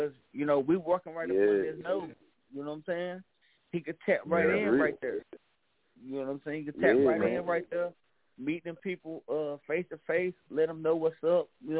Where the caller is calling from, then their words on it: North Carolina, United States; Oh, man, I'm calling in from City Grove, Turkey Trap Road, North Carolina, Brother County, in a building.